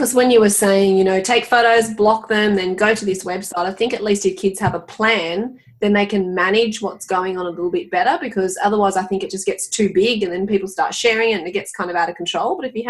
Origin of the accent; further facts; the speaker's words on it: Australia; You know, being Australian, I understood every word you were, you know, writing about, and it didn't seem absurd to me.